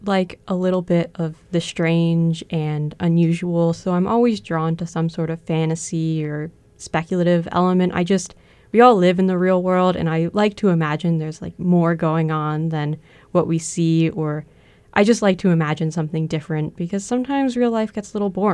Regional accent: Durham, Connecticut, United States; I'm a junior here at UConn, and I'm studying English and history, and I'm doing a minor in digital public history, and I'm from Durham, Connecticut.

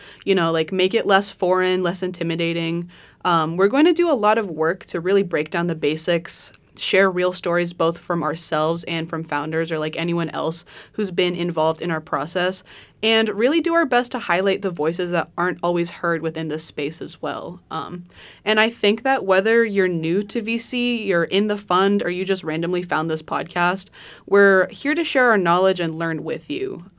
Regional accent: Turkey; I'm originally from Turkey, and I grew up learning a lot about international relations

